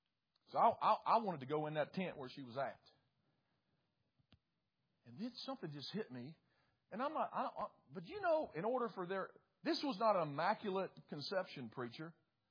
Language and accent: English; West Virginia, United States; I told you guys, I was from West Virginia